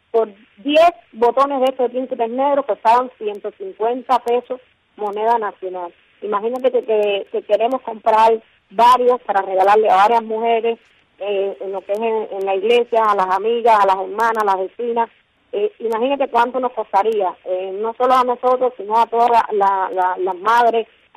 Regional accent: Cuba; como cubanas que queremos una libertad y un Estado de Derecho para Cuba.

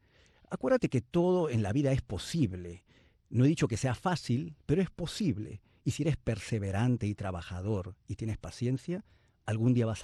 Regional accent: Lima, Peru; now in Miami, United States; Yo originalmente soy de Perú, nací en Lima. Vine hace 27 años aquí a este país, a Miami, me quedé radicando aquí.

